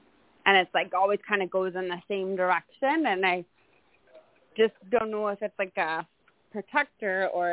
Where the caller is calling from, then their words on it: Belleville, Ontario, Canada; I'm calling from Belleville, Ontario.